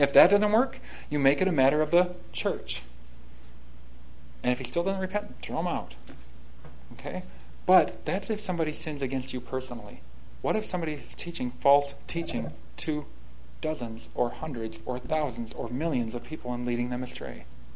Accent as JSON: {"language": "English", "town": "Green Bay", "region": "Wisconsin", "country": "United States", "tie": "born or raised there", "said": "I grew up in Green Bay. There's this huge stadium there that is a massive idol for a lot of people."}